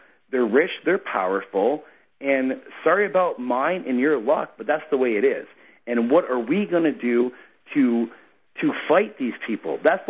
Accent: Ireland; whatever you want to call the us, me, because I'm Irish

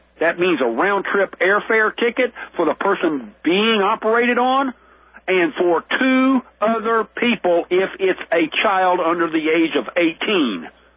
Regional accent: Louisiana, United States; I've got relatives. I am from Louisiana.

